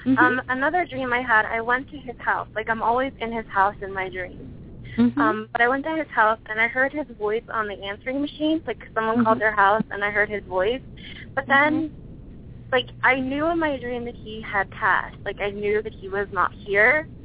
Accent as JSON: {"language": "English", "region": "Pennsylvania", "country": "United States", "said": "And I'm from Pennsylvania, so."}